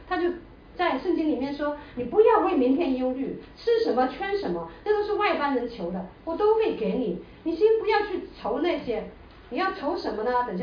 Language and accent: Chinese; China; 我们中国人呢，就是五福临门吧